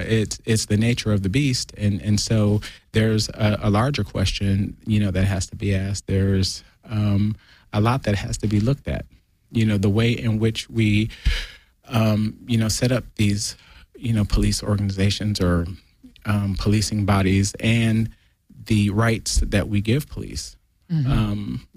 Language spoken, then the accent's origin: English; Ohio, United States; And interestingly enough, I am from Northeast Ohio.